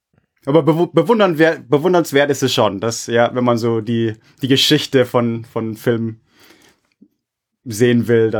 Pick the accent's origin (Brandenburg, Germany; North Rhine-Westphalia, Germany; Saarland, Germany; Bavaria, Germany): Bavaria, Germany; Munich; als Amerikaner, der in München aufgewachsen ist